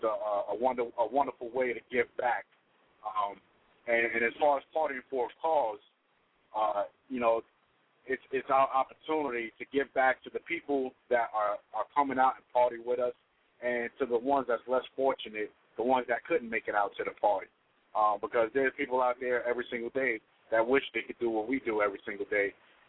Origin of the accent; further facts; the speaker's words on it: New York City, New York, United States; I've done this back in New York. I'm originally from New York City, and we was doing this when I was a teenager